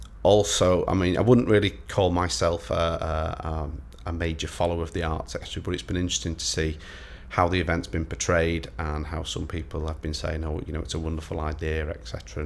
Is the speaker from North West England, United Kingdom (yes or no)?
yes; Warrington, North West England, United Kingdom; I was born on the 8th of October 1968 and I'm from Warrington, Cheshire.